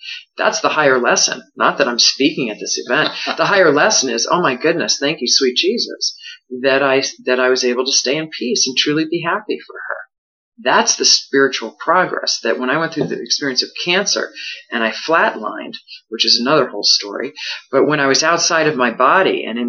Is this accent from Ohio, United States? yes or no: no; New York, United States; and I was raised in Long Island, and so big hair was a big deal.